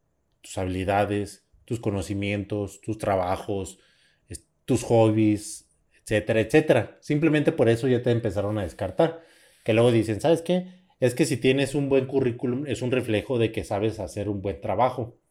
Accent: San Francisco del Rincón, Guanajuato, Mexico; yo me tengo que regresar a mi casa en San Francisco del Rincón, Guanajuato. Para aquellos que no saben, pues yo soy San Francisco del Rincón, en Guanajuato, México

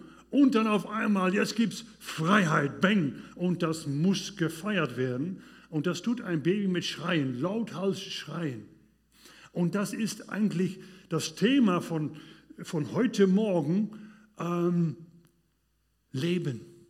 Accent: Netherlands; German is a second language; ich bin ja Niederländer, das hat man ja gehört, mein Akzent und so weiter. Vertusche ich auch nicht, das ist mein Charme, werde ich auch nicht mehr verbessern.

